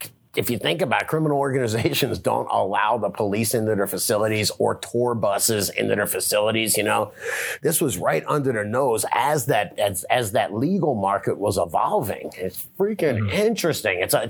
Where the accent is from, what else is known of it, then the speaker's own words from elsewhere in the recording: Florida, United States; I know I'm from Florida, man.